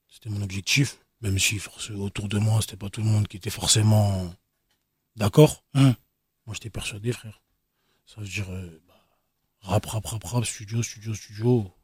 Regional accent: Île-de-France, France; also born or lived in Seine-Saint-Denis, France; Je viens du 7-8. Mmh. Je suis un mec du 7-8. J'ai eu ma petite période dans le 9-3, vers Sevran.

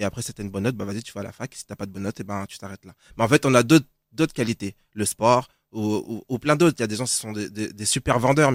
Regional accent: Aulnay-sous-Bois, Île-de-France, France; moi aussi j'ai grandi à Aulnay-sous-Bois.

